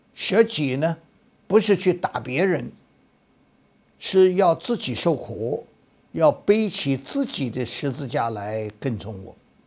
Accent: China; 能够饶恕人七次，我们中国人是三次就不行，两次可以，三次不行

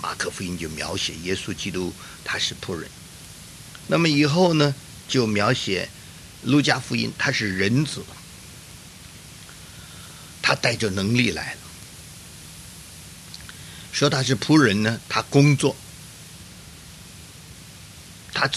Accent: China; 我们中国人喜欢读三国志

